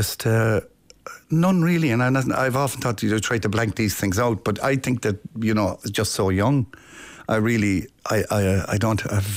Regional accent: Limerick, Munster, Ireland; also born or lived in Tipperary; I was born in the Marion Nursing Home in Tipperary. And we travelled over the border from Limerick over to the Marion for me to come into the world. And then we went back over the border again.

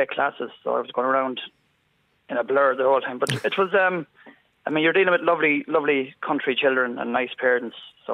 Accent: Castlebar, Connacht, Ireland; From Castlebar originally.

